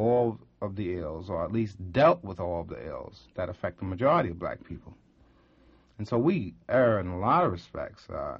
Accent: New York, United States; I grew up in New York, and I would go home with my university attitude

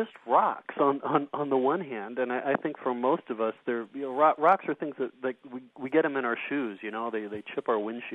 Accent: England, United Kingdom; you know, I'm an English person, I'm not a scientist

